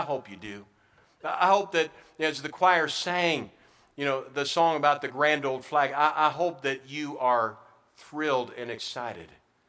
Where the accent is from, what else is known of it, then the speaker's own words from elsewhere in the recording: United States; Yes, I'm an American. I pledge allegiance to that flag.